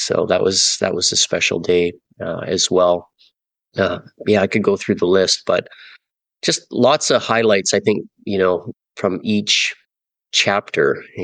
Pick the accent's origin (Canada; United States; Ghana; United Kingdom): Canada; British Columbia; I grew up on Vancouver Island on the west coast of Canada, and I'd always wanted to move back there anyway.